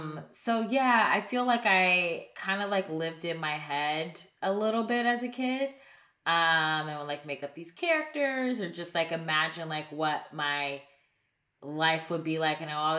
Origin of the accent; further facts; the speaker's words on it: Cleveland, Ohio, United States; Yeah, I am from Cleveland, Ohio. All my family's still there. Grew up in the suburbs of Cleveland.